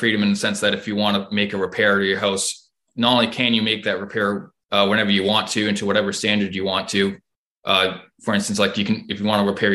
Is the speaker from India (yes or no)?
no; Hamilton, Ontario, Canada; I'm from Hamilton, Ontario, and I'm 27.